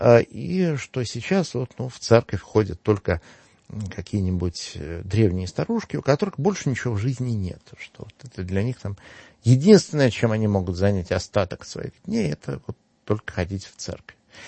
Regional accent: Severomorsk, Murmansk Oblast, Russia; в городе, где я вырос, в Североморске

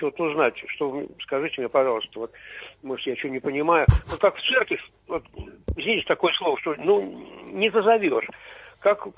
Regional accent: Moscow, Russia; я из Москвы … Человек верующий, хожу в храм

